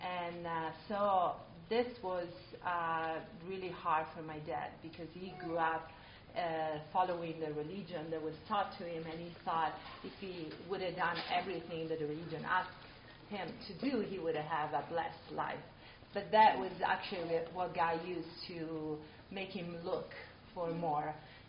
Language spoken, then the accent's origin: English; Lombardy, Italy; born there; English is a second language; For me, I was born in Italy, close to Milan. That is one of the main cities in the country.